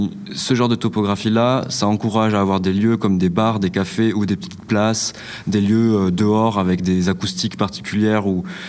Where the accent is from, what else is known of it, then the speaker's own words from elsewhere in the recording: Occitanie, France; je suis français, du sud-ouest de la France, donc musique occitane. J'ai grandi avec des gens de plein de communautés différentes, du pourtour méditerranéen